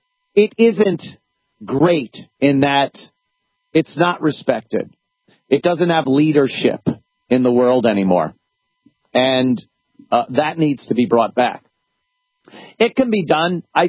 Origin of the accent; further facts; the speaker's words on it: United States; We just feel negative these days about being American.